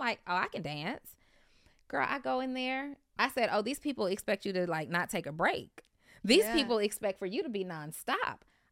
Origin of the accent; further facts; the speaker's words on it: College Park, Georgia, United States; also born or lived in New Orleans; Originally from New Orleans, but I grew up in College Park.